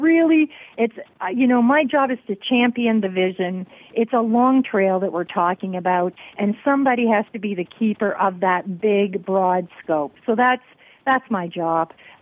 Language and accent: English; Sault Ste. Marie, Ontario, Canada; born there; Of course, I was born in the Sioux, and you know, you have Sioux, Michigan.